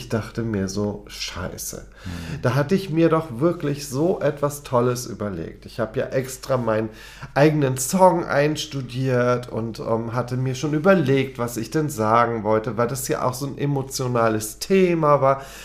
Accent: Husum, Schleswig-Holstein, Germany; Es war in Husum, meiner Hometown, also ich komme ursprünglich aus Husum, der erste CSD.

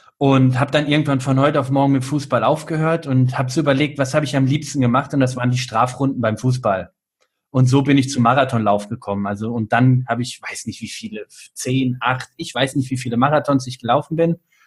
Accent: Bielefeld, North Rhine-Westphalia, Germany; now in Mannheim, Germany; Ich bin in Bielefeld aufgewachsen und aus familiären Gründen sind wir dann nach Mannheim gezogen.

